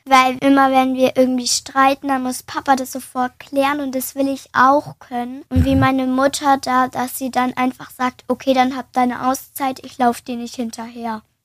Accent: Erkenbrechtsweiler, Baden-Württemberg, Germany; Ich komme aus Ergenbrechtsweiler und ich bin 8 Jahre alt.

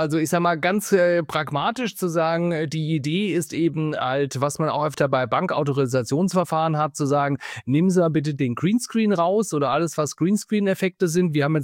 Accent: Berlin, Germany; Also ich habe den Tagesspiegel als Berliner beispielsweise abonniert

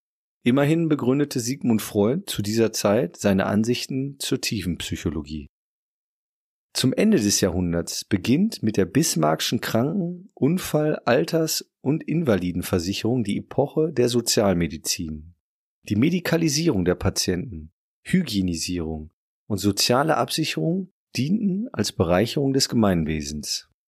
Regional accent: Münster, North Rhine-Westphalia, Germany; dass der den Krieg beendende Westfälische Friede in meiner Heimatstadt Münster geschlossen wurde

